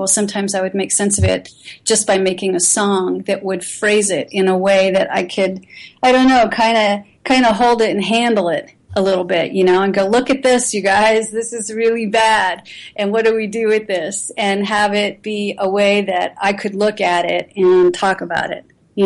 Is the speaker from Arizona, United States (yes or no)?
no; Philadelphia, Pennsylvania, United States; I grew up in Philadelphia.